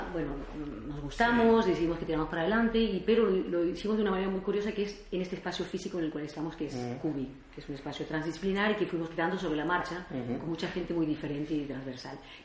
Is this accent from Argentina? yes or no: no; Chile; born there; also born or lived in Cuba / France; Nací en Chile. Uh-huh. Lo que pasa es que viví mucho tiempo en Cuba y luego en Francia. Uh-huh. Y mi padre es refugiado político chileno en Francia. Y por eso fue el país de acogida y donde yo hice mis estudios de arquitectura.